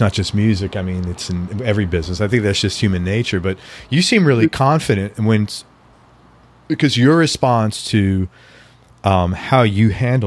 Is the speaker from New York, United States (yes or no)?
yes; New York, United States; because I grew up in New York, I'm always like trying to look at like what's the angle.